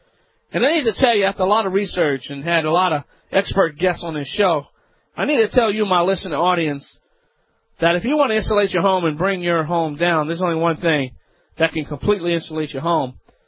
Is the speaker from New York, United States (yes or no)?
no; Louisiana, United States; from the Bayou Land.